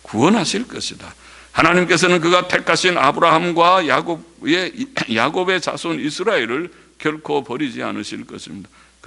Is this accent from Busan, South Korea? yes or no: yes; Busan, South Korea; born there; accent: Gyeongsang dialect; 우리 경상도 저는 부산에서 태어나서 경상도 사투리 조금 하는데